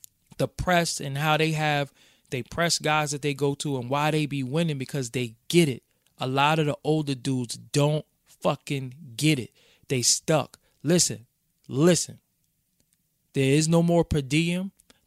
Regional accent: Brooklyn, New York, United States; And yo, you here and you from Brooklyn, I'm from Brooklyn, couldn't wait to see you.

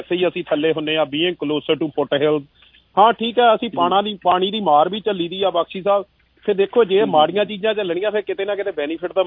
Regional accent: Punjab, India; ਅਸੀਂ ਦੁਆਬੇ ਵਾਲੇ ਬੰਦੇ ਹਾਂ, ਅਸੀਂ ਪਹਾੜਾਂ ਦੇ ਲਾਗੇ ਪੈਰਾਂ 'ਚ ਰਹੀਦਾ

